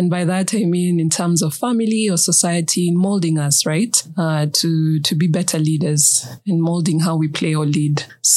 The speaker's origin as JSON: {"language": "English", "region": "Nairobi", "country": "Kenya", "tie": "born or raised there", "said": "Growing up in Nairobi, well, first of all, who knew about vision boards back then?"}